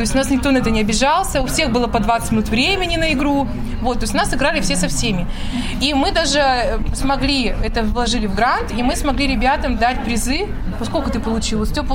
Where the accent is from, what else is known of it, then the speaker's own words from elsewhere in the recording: Chelyabinsk, Chelyabinsk Oblast, Russia; Мы приехали из Челябинска